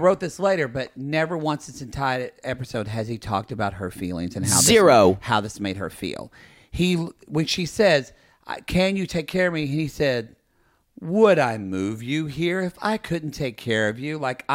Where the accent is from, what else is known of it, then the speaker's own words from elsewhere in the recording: Oklahoma, United States; I grew up in Oklahoma bubble.